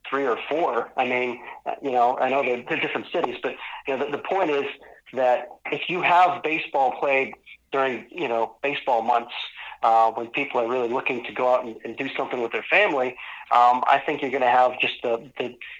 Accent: Massachusetts, United States; I grew up in Massachusetts. You know, we had Fenway Park there

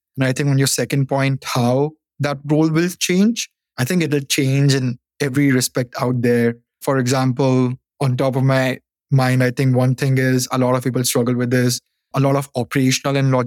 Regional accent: India; moved away as an adult; now in United States; So born and raised in India, I've been in the United States since 2019.

